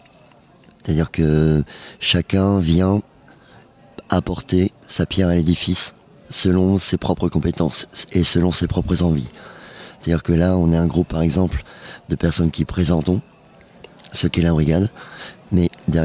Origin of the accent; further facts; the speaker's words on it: Lille, Hauts-de-France, France; Exactement, on vient de Lille.